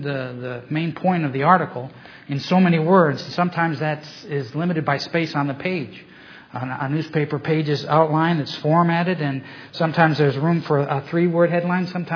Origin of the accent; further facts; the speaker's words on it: Ohio, United States; the Mormons were moving west from New York through Kirtland, Ohio, which is just a few miles from my hometown.